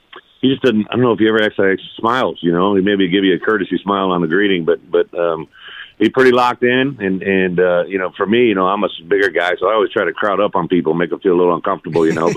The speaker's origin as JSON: {"language": "English", "region": "Illinois", "country": "United States", "said": "So me growing up, I'm from Illinois, but dad was Bears fan."}